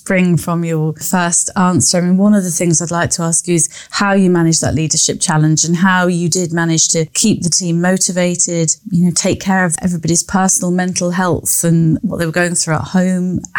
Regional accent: East Midlands, United Kingdom; I'm from Lincolnshire originally

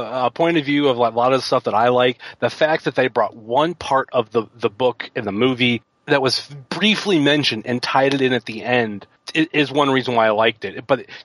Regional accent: Cleveland, Ohio, United States; Number two, and it's just biased to me, is Draft Day. I have to pick my hometown team getting

